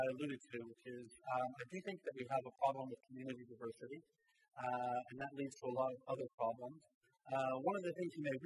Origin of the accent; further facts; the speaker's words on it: Alabama, United States; now in United Kingdom; My favorite example is I grew up in Alabama.